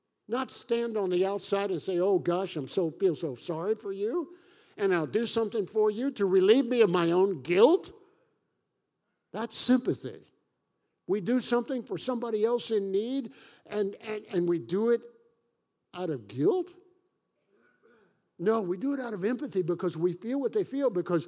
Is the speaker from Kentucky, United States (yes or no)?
yes; Kentucky, United States; Hey, I'm from Kentucky. I can say anything I want.